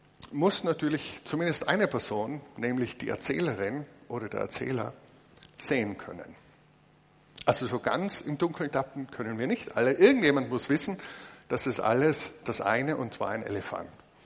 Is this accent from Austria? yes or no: yes; Austria; Ich habe noch keine wahlwerbende Partei gesehen, zumindest bei uns in Österreich, die sich hinstellt und sagt, wir wollen Böses für Deutschland.